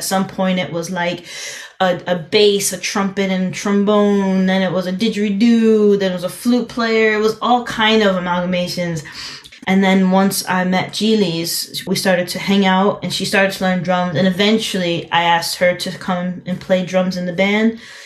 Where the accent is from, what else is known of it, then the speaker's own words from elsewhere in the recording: New Jersey, United States; I grew up in New Jersey, and our public school systems had a really good music program